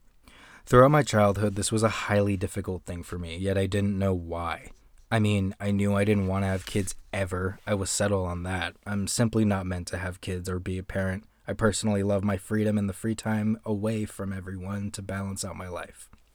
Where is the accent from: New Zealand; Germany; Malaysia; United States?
United States; the South; I grew up in a very fundamentalist church. I grew up in the Bible Belt in America.